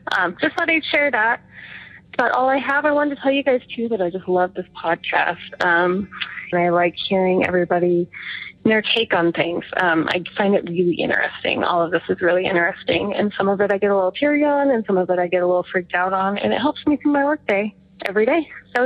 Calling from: Montana, United States; I'm calling from Montana. I called back a few weeks ago, and my story was I had moved back from Florida

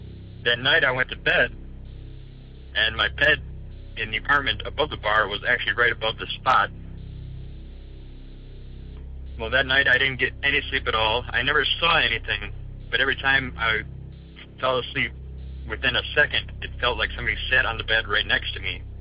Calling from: Wisconsin, United States; I'm calling from Wisconsin.

